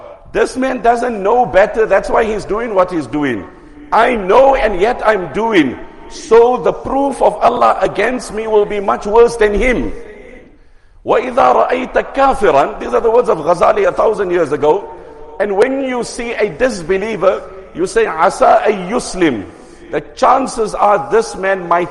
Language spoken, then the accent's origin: English; South Africa; As the South African Muslim Ummah, there are many things, alhamdulillah, that people respect us, revere us, honor us for.